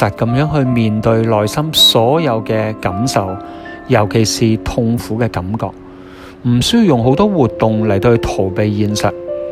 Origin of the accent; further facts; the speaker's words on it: Hong Kong; 因为我哋香港人真系太紧张、太大压力。